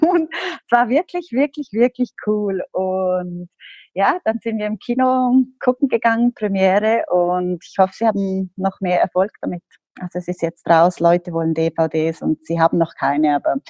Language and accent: German; Liechtenstein; Zwei Liechtensteiner Jungs sind mich plötzlich angegangen als ein Liechtensteiner Junge.